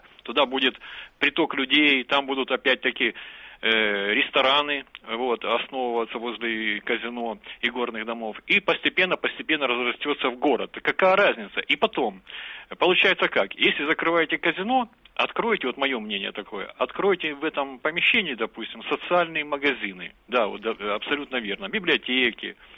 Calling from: Krasnodar Krai, Russia; вот если вот я говорю сейчас из Краснодарского края

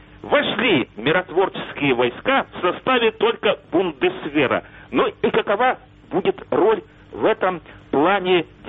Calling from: Kyiv, Ukraine

